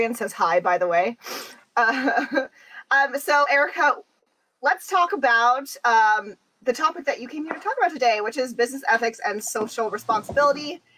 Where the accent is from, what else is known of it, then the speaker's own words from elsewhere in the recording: Philippines; We are Filipino friends.